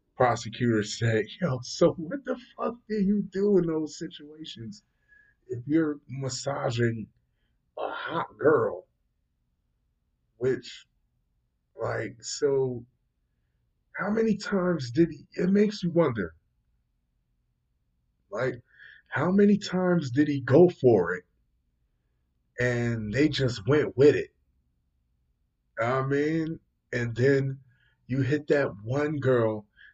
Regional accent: New Jersey, United States; and I'm from New Jersey, and I have no idea where the hell that shit is.

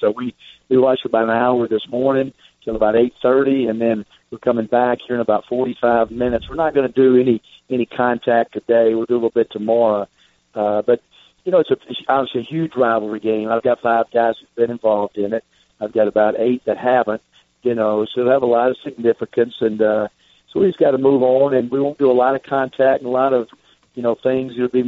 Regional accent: Mississippi, United States; easy for me because I'm from Mississippi, and so it was a great move for me

